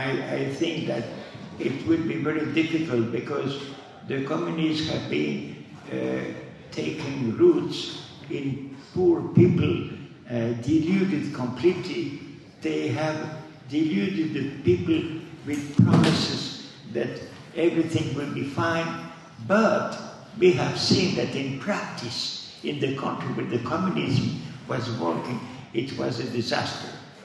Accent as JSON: {"language": "English", "country": "France", "tie": "born or raised there", "said": "I grew up in France."}